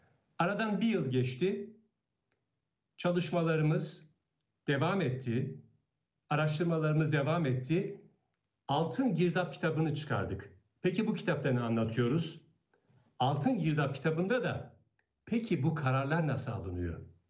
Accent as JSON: {"language": "Turkish", "town": "Fatsa", "region": "Ordu", "country": "Turkey", "said": "İşte buradan yola çıkarak bir Fatsalı olarak bu madenin hikayesini anlatmak istedim gazeteci olarak."}